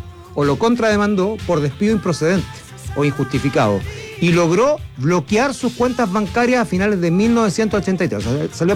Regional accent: Chile; así somos los chilenos

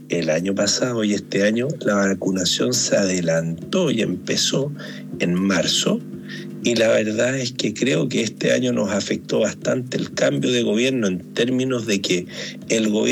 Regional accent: Viña del Mar, Valparaíso, Chile; Yo en lo personal, como buen viñamarino, soy del Ayrton

